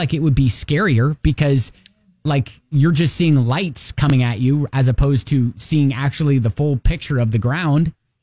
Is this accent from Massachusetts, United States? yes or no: no; Ohio, United States; Yeah, so this out of my home state of Ohio